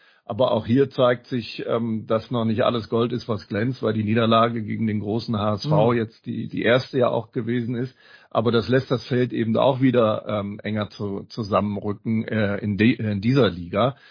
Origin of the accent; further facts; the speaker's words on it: Cologne, North Rhine-Westphalia, Germany; Da guckt man ja als Kölner auch nicht so gerne hin